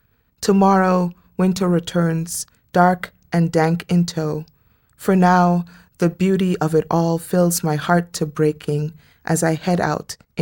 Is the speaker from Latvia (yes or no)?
no; Trinidad & Tobago; also born or lived in Iowa, United States; I am from Trinidad. I lived in Iowa twice, and last time for 6 years. I don't do well with the cold weather